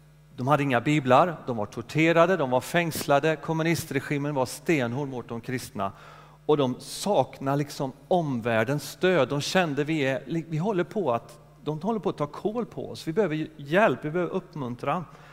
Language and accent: Swedish; Västra Götaland County, Sweden; now in Öckerö, Sweden; jag är född och uppvuxen i norra Skaraborg utanför Mariestad. Vilket kanske lyser igenom ibland i dialekten, men jag är ganska anpassningsbar. Jag har ju bott nämligen på Fotö och Öckerö och Hönö i 24 år snart.